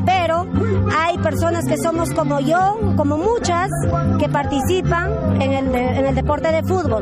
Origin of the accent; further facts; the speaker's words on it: Peru; No todos somos de aquí. Lo de bueno que no hay complicación porque todos somos del Perú.